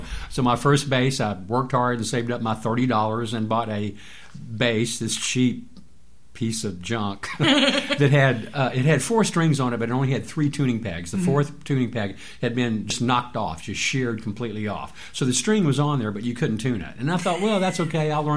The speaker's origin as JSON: {"language": "English", "town": "Memphis", "region": "Tennessee", "country": "United States", "tie": "born or raised there", "said": "Yeah, I grew up in Memphis, like you said, and R&B, you know, was just in the air down there, in the water and all that, and I heard a lot of that."}